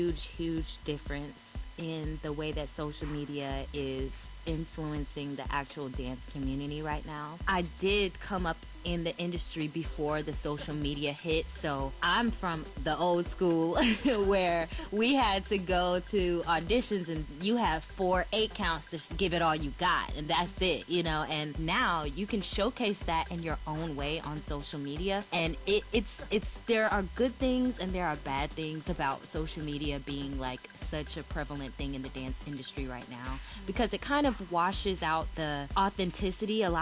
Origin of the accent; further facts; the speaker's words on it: North Carolina, United States; I had ran into some dancers down in Atlanta that were from my hometown in North Carolina.